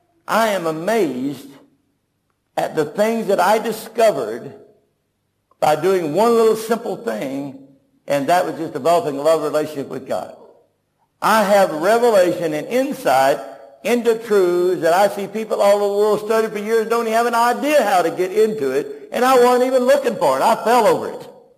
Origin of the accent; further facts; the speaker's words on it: Tulsa, Oklahoma, United States; I come from Tulsa, Oklahoma, where that's famous.